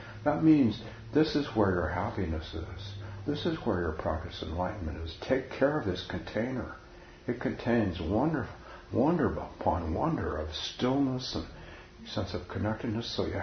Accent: Palo Alto, California, United States; And when I started my first Zen group in my hometown of Palo Alto, California

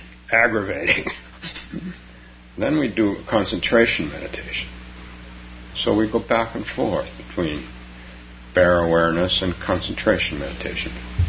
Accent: California, United States; he was governor of my home state, California.

